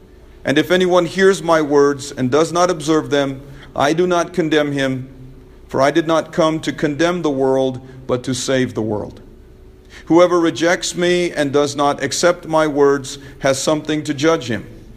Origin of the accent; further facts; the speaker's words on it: India; I was embarrassed about being an Indian. I am from India